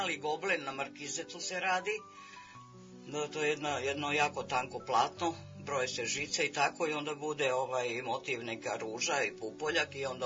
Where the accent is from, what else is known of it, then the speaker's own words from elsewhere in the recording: Bela Crkva, Vojvodina, Serbia; u Beloj crkvi, odakle sam rodom.